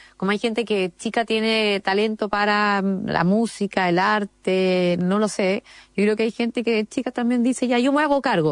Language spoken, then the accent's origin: Spanish; Antofagasta, Chile; yo soy antofagastina, es donde nací, me crié, vivo, etcétera. Bueno, yo siempre lo digo en realidad, vivo entre Antofagasta, Santiago y Valparaíso